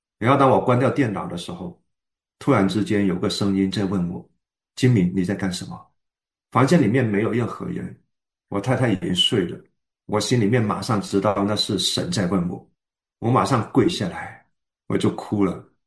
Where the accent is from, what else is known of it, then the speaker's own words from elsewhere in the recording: China; moved away; 我想我从中国过来的，那都虽然信了主